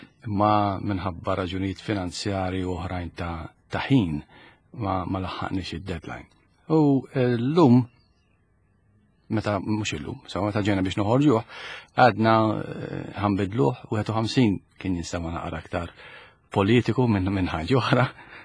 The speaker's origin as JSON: {"language": "Maltese", "town": "Birkirkara", "region": "Central Region", "country": "Malta", "tie": "born or raised there", "said": "Jiena wieled u trabbejt Birkirkara, ħdejn il-Knisja ta' Sant'Alina. Konna familja ta' ħames tfal"}